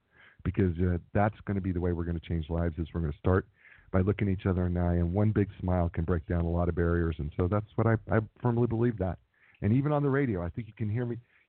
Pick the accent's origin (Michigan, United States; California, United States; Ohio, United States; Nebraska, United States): Nebraska, United States; also born or lived in New Jersey; I was born in New Jersey and was raised in Nebraska in a farming community of 119 people and became a farmhand at a very young age, probably around 9 years of age, and worked on farms until I went to college